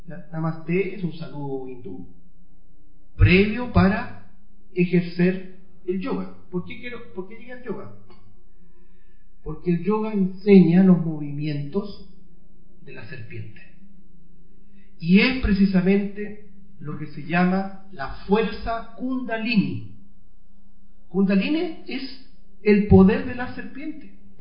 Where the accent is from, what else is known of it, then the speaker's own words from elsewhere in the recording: Chile; No tenemos, en otras palabras, como buen chileno, ni para hacer cantar un ciego, decía mi madre.